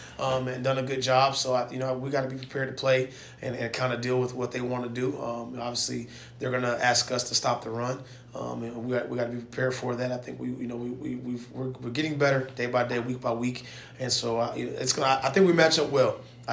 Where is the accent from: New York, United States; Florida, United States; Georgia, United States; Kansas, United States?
Georgia, United States; we're from South Georgia, and we hit you in the face every single snap